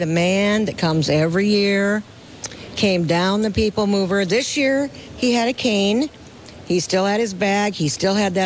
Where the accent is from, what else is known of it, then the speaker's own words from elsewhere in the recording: Winner, South Dakota, United States; because winter is my hometown. And my mom and dad hosted hunters for many years.